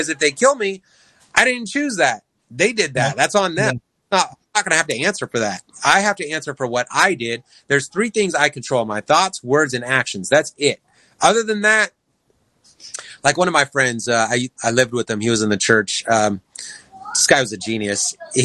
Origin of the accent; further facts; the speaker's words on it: Vallejo, California, United States; we were raised in Vallejo